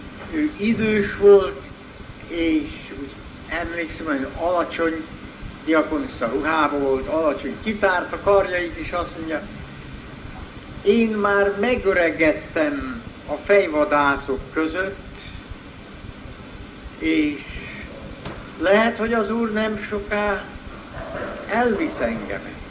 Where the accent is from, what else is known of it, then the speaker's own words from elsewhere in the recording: Transylvania, Romania; én Erdély vagyok, Erdélyből jöttem.